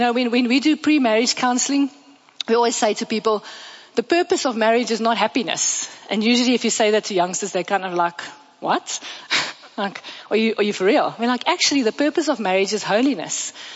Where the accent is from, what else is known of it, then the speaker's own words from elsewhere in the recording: Namibia; moved away; now you must know we came from Namibia where they played 4 hockey matches in the year and then the season's over because there's only 4 schools on the coast.